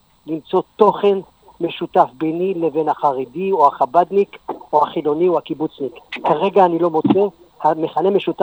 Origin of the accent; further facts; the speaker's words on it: Casablanca, Casablanca-Settat, Morocco; now in Israel; אני גדלתי כיהודי מלא בקזבלנקה. באתי לפה ונהייתי פחות יהודי, פחות חילוני.